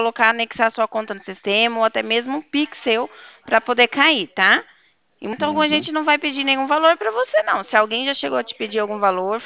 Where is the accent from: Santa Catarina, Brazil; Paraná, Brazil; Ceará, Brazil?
Paraná, Brazil; Eu sou daqui do Paraná.